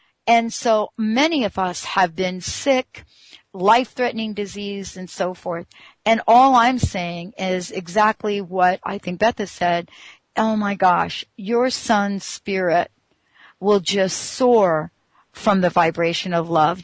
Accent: New York, United States; because I'm actually from New York. I was born in New York.

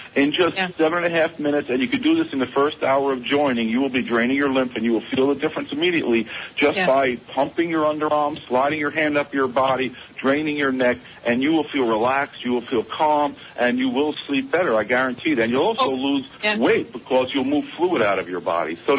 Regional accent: New York City, New York, United States; You know, I grew up in Brooklyn, New York, and we hung our clothes, four family homes next to each other, so everybody got to see each other's laundry.

